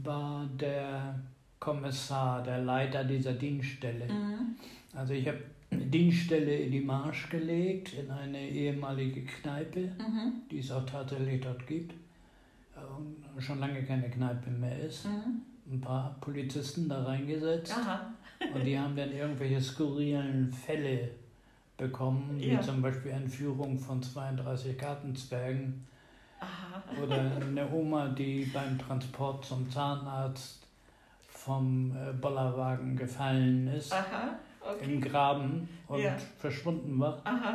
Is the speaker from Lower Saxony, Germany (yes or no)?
yes; Wilhelmshaven, Lower Saxony, Germany; born there; der in Wilhelmshaven lebte, also meine Geburtsstadt.